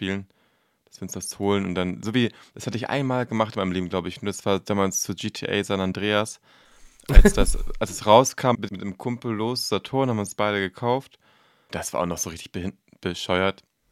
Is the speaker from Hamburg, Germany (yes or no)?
yes; Hamburg, Germany; weil ich komme ja aus Bergedorf, bin da ja aufgewachsen.